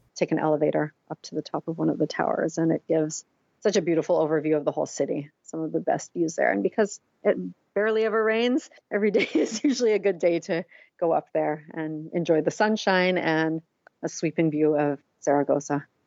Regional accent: Vancouver, British Columbia, Canada; I come from Vancouver

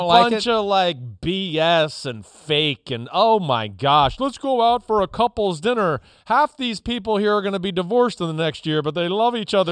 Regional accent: New Jersey, United States; You know, up here where I grew up in New Jersey, like they played that loud siren at like 6 o'clock in the morning.

